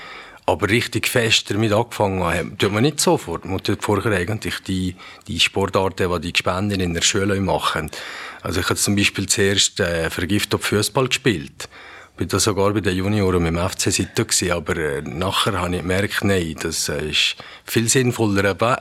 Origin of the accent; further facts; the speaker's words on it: Valais, Switzerland; Ja, ich bin im Wallis aufgewachsen, das ist naheliegend